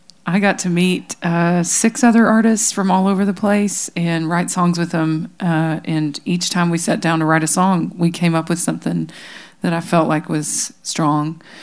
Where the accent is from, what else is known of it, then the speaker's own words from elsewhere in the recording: the South, United States; I mean, I'm from the South, so all of these colloquialisms and things that I bring to the table are totally different